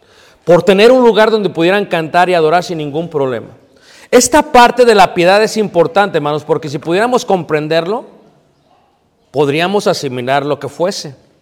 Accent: United States; Pero como estadounidense tienes que sacar el pasaporte, hermanos.

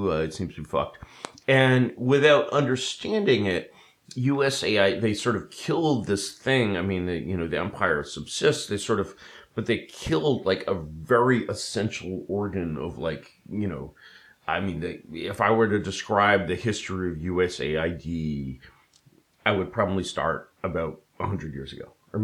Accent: United States; and I'm like, you know, as an American, you see this

